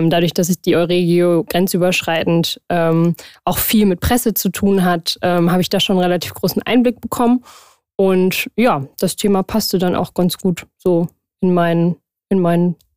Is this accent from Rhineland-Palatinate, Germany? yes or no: no; Münster, North Rhine-Westphalia, Germany; Also ich komme aus Münster, aus einem relativ ländlichen Bereich, Gievenbeck, und bin auch zwischen Bauernhöfen aufgewachsen. Ich selbst oder meine Familie hatte keinen, aber wir sind da immer zwischen aufgewachsen